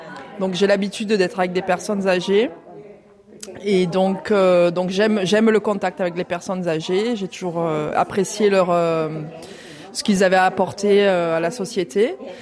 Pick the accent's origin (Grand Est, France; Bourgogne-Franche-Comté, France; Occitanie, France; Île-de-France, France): Occitanie, France; Nîmes; now in Italy; Je viens de Nîmes, dans le sud-est.